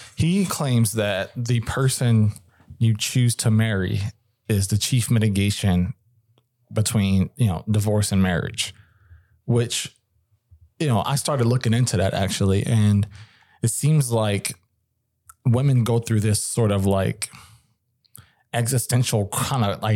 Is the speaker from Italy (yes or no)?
no; Ireland; I'm Irish.